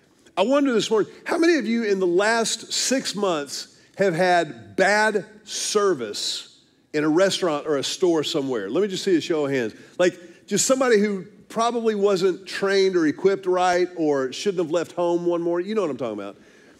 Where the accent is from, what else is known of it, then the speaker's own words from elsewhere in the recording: Houston, Texas, United States; my pastor growing up in Houston, Dr. Ed Young